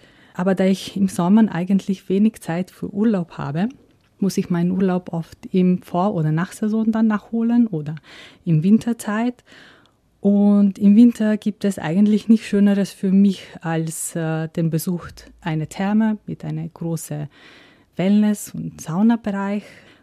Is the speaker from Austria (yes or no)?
no; Slovenia; Ich freue mich, Ihnen heute mein Heimatland Slowenien zu präsentieren und einige Reisetipps zu geben. … bin Direktorin des Slowenischen Tourismusbüros hier in Österreich mit dem Sitz in Wien.